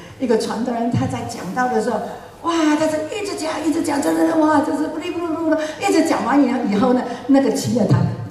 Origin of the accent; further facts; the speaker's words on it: Fuzhou, Fujian, China; 我是福州人，我都不讲，我会讲福州话还是一些沈阳话